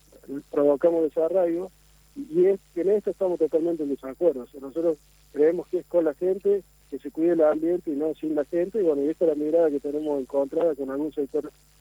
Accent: Argentina

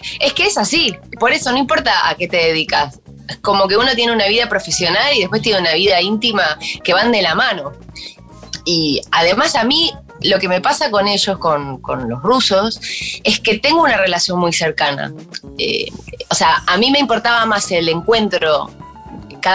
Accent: Montevideo, Uruguay; yo nací en el Cerro de Montevideo y es para mí ese momento de mi vida lo que de alguna manera forjó mi personalidad

